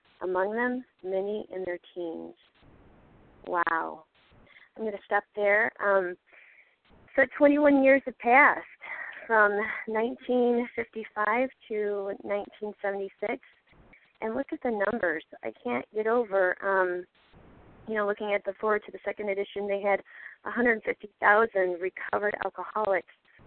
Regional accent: Michigan, United States; I'm from Michigan.

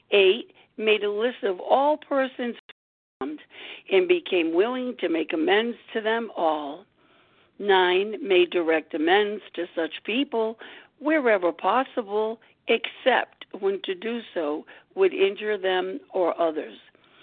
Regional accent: Rhode Island, United States; I am from Rhode Island.

